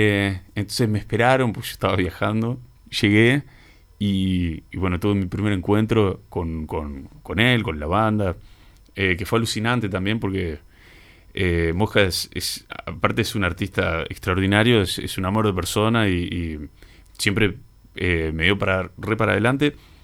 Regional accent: Uruguay; soy uruguayo, entonces como que pienso y siento muchas veces y intento expresar en la lengua que me nace

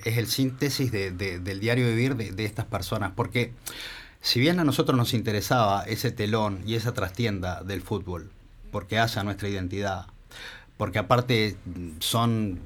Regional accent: Salto, Uruguay; que es mi club en Salto. Yo soy de Salto, una ciudad del interior, como ustedes ya saben.

